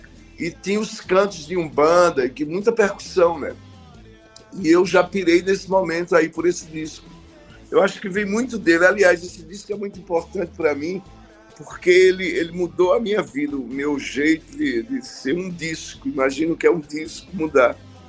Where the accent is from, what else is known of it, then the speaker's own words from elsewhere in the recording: Belo Jardim, Pernambuco, Brazil; also born or lived in Caruaru; Eu nasci em Caruaru, que é vizinho a Belo Jardim, porque Belo Jardim não tinha maternidade. Então, todo mundo nascia em Caruaru, ou não, por parteira, porque não tinha. Então, astrologicamente, eu sou caruaruense.